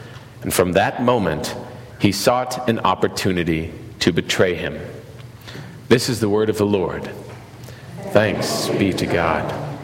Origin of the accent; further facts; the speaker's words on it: Lake Ozark, Missouri, United States; Growing up in Lake Ozark, Missouri, our church was right up the way from the Bagnell Dam Strip.